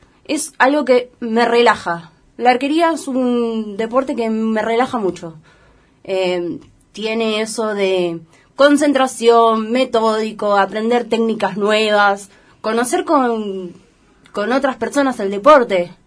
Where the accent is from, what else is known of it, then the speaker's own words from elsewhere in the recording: Buenos Aires, Argentina; Soy principalmente de Buenos Aires, vivo en Buenos Aires